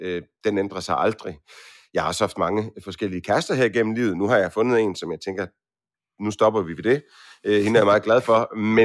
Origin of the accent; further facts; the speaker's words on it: Aarhus, Central Denmark Region, Denmark; Det betyder noget for mig, der hvor jeg kommer fra. Jeg kommer fra Aarhus.